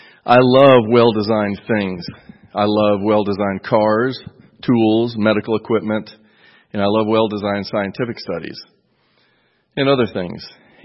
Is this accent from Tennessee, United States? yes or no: yes; Greeneville, Tennessee, United States; by the way. I'm from Greenville, Tennessee